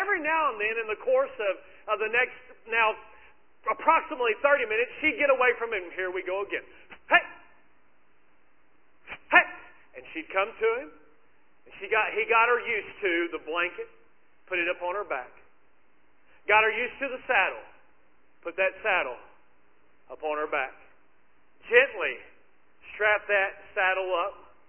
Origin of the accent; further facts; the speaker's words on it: Kentucky, United States; I grew up in Kentucky, and so and my dad worked with horses a little bit